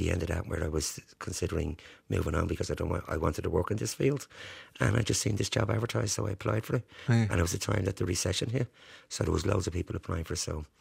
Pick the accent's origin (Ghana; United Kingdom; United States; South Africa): United Kingdom; yeah, I'm British.